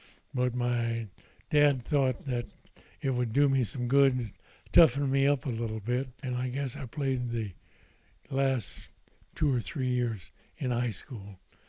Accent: Los Banos, California, United States; born there; I was born on the Wilson Ranch, which is about a mile out of Los Banos.

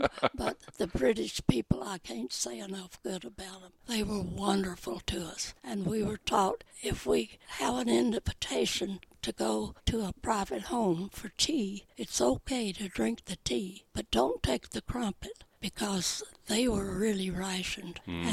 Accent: Deep South, United States; And, of course, I was from the Deep South.

